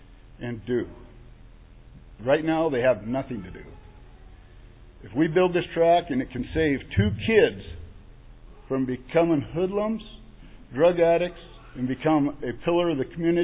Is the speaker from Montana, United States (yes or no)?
yes; Darby, Montana, United States; I'm from Darby. I got started in this racing after helping my son-in-law with his car over in Salmon.